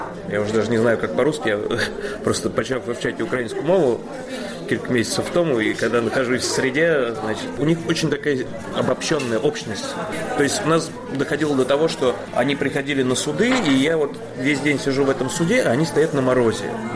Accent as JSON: {"language": "Russian", "region": "Moscow", "country": "Russia", "tie": "born or raised there", "said": "Я коренной москвич."}